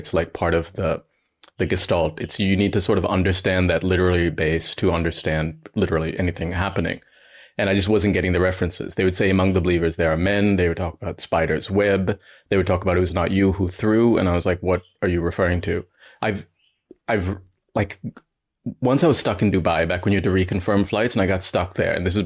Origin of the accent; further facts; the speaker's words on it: Ohio, United States; also born or lived in Montreal, Canada; And as you can tell from my voice, I was raised in the West. I grew up in America, in Ohio, and then I studied in Canada, in Montreal.